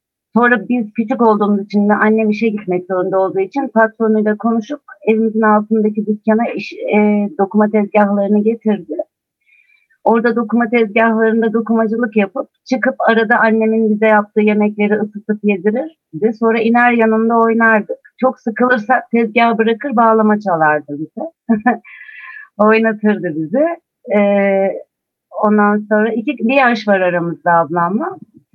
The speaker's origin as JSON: {"language": "Turkish", "region": "Istanbul", "country": "Turkey", "tie": "born or raised there", "said": "3 Ocak 1971'de İstanbul'da doğdum. 5 yaşındayken ilkokula başladım."}